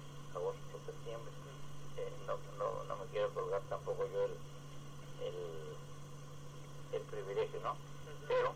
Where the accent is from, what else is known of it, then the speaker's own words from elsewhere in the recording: Limón, Jalisco, Mexico; pusieron parte de mi pueblo allá como de Limón, Jalisco